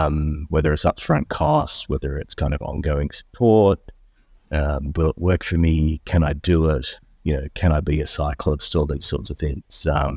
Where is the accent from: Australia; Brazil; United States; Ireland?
Australia; Melbourne, Victoria; I'm here on a beautiful Southern California day in Culver City, which is a lot nicer than my hometown of Melbourne right now.